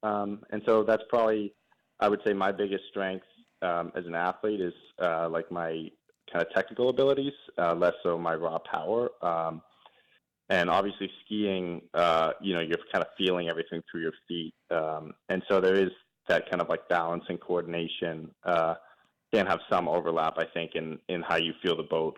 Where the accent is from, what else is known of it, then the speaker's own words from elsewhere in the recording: Norwich, Vermont, United States; So I grew up in Norwich, but I went to high school in Hanover, which is just across the border.